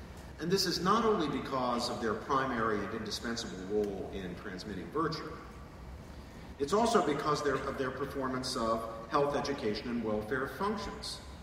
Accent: West Virginia, United States; or of Appalachia where I grew up. I come from West Virginia.

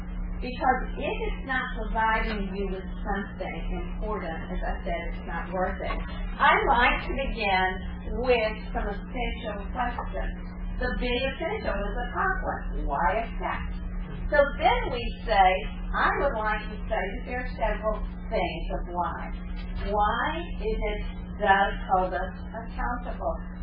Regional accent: Mississippi, United States; They didn't check out that I was originally from Mississippi.

